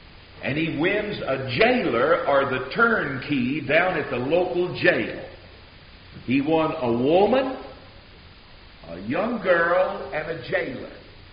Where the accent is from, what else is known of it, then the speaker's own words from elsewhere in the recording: Tennessee, United States; And I'm from Tennessee, you know, we don't grow them that big down there where I'm from.